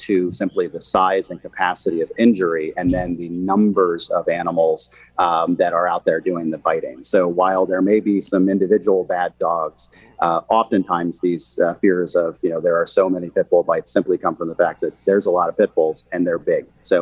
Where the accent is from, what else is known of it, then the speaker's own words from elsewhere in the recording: Pennsylvania, United States; I grew up in Chester County, Pennsylvania, so I like Labradors, but that's just because they're around.